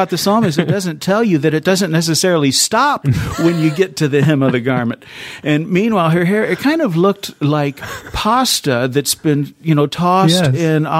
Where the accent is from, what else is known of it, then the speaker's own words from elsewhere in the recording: Tennessee, United States; I grew up in Tennessee. I lived in a small town in Tennessee.